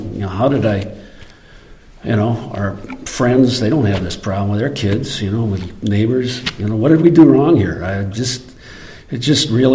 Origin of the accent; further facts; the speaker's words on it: Minneapolis, Minnesota, United States; I came from the school of kind of hard knocks. I was raised in South Minneapolis